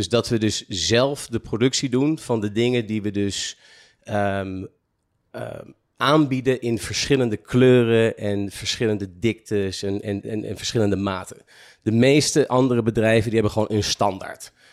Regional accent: Blaricum, North Holland, Netherlands; also born or lived in Amsterdam; Ik ben geboren in Nederland, in Amsterdam. Ik ben opgegroeid in Blaricum. Ik heb een Amerikaanse moeder, een Nederlandse vader.

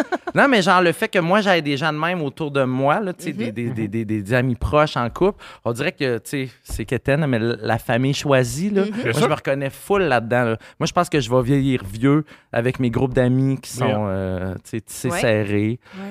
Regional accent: Rimouski, Quebec, Canada; je suis de Rimouski.

